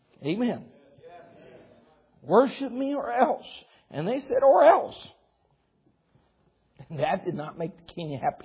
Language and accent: English; United States; I'm an American, and I thank God for that.